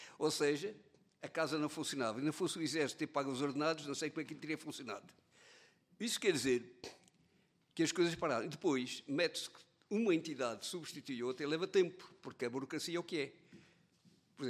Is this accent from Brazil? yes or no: no; Portugal; Mas somos portugueses, estamos aqui e agora